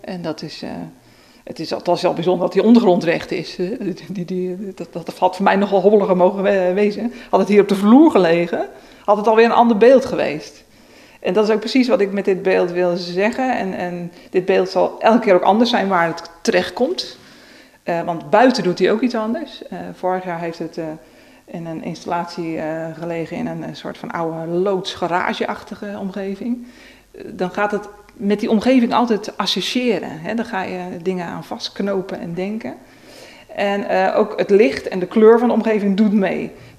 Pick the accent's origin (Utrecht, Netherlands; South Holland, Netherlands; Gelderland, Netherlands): South Holland, Netherlands; Krimpen aan den IJssel; Dat is waar ik vandaan kom, dat is mijn grond.